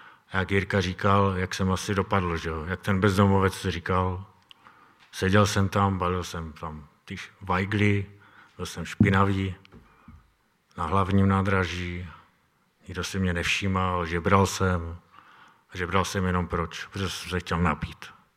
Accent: Ostrava, Moravian-Silesian Region, Czechia; now in Poštovice, Czechia; přijel jsem z Ostravy. Jsem teda z Poštovic, ale pocházím z Ostravy, asi víte, jak mluvím krátce.

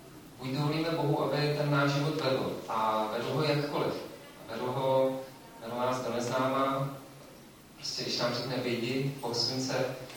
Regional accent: Prague, Czechia; my jsme na Vinohradech, já jsem původně z Vinohradu, z CBčka

